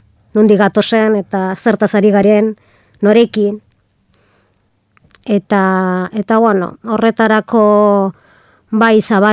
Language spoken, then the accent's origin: Basque; Gernika, Basque Country, Spain; born there; Gerniken jaio nintzen, Gernikan egiten dut lan